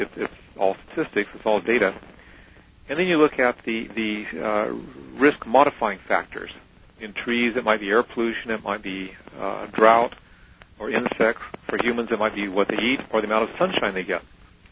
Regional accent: Sacramento, California, United States; I grew up in California, grew up in Sacramento. I got sunburned every summer in Sacramento

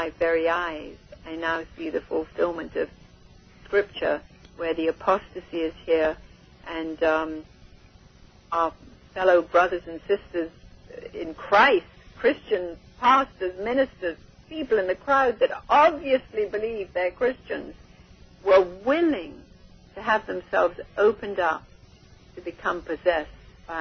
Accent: India; I was born and raised in India

